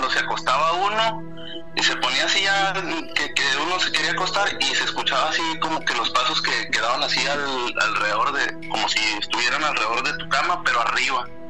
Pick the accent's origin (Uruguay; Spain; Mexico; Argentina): Mexico; Ciudad Juárez, Chihuahua; soy de Ciudad Juárez, Chihuahua. Esta es la primera vez que participo.